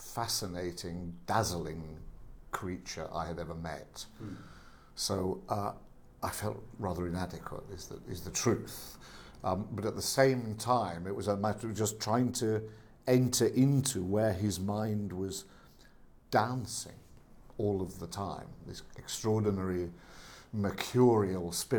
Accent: North West England, United Kingdom; Grew up on Merseyside at a great moment

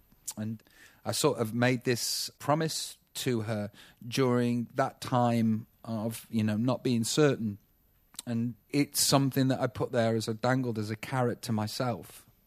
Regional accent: Stoke-on-Trent, West Midlands, United Kingdom; I'm Middle England. You know, I'm from Stoke-on-Trent. I'm working class.

